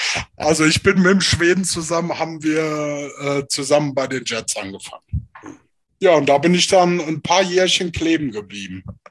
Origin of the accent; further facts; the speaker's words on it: Alfter, North Rhine-Westphalia, Germany; von Alfter, wo ich aufgewachsen bin, war das halt dann eine Mannschaft in der Nähe.